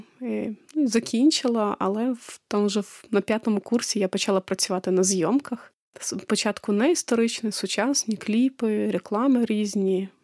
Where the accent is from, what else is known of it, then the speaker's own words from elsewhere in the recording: Kamianets-Podilskyi, Khmelnytskyi Oblast, Ukraine; Я родом з Кам'янця-Подільського. Це Хмельницька область. Дуже гарне історичне місто.